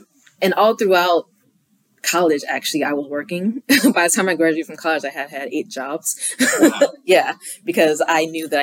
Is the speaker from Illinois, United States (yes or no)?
no; Cleveland Heights, Ohio, United States; So I grew up in Cleveland Heights, went to Cleveland Heights High School, graduated from there in 2014.